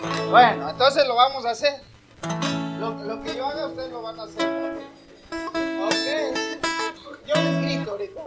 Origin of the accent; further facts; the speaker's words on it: Veracruz, Mexico; Bueno, es que nosotros somos jarochos. Y los jarochos tenemos la sangre caliente.